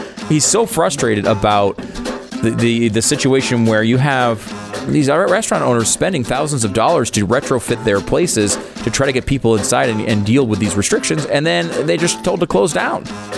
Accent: New York, United States; born there; Yeah, I was born in New York.

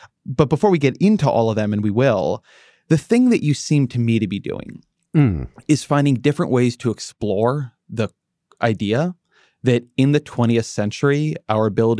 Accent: United States; So I'm American. I'd never heard

